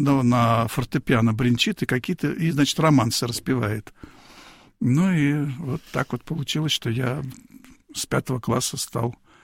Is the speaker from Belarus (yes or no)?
no; Tashkent, Uzbekistan; Я жил в Ташкенте, я родился в Ташкенте, вот.